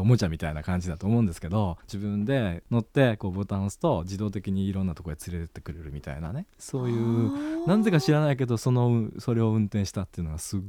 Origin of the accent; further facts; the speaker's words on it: Kyoto, Japan; 私京都生まれで、昭和のちょうど半分ぐらい、32年間京都に住んでました。